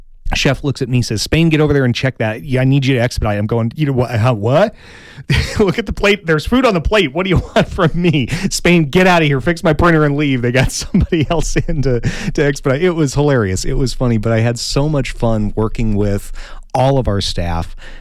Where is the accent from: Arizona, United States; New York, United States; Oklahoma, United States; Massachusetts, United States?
Arizona, United States; Green Valley; I was born and raised in Green Valley. Yes, there are like 7 of us who were born down there, I know. But born and raised in Green Valley, went to the U of A.